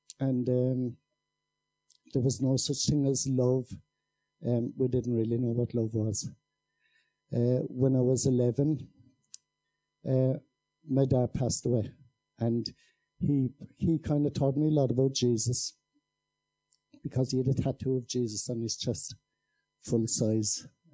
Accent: Kinsale, County Cork, Ireland; But I was born in Kinsale, and I was born to a pretty poor family.

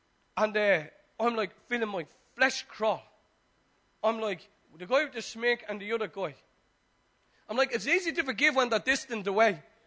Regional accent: Dublin, Leinster, Ireland; growing up in Dolphin's Barn, which is the flats up the road, when heroin was really rampant

